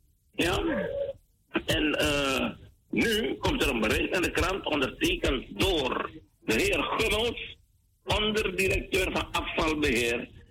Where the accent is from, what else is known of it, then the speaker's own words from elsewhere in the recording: Suriname; van een hoogontwikkeld land in Europa naar een derde wereldland. Dan moet ik een beetje voorzichtig zeggen, want het is ons vaderland, ons geliefd Suriname, naar een ontwikkelingsland waar bijna niets goed loopt.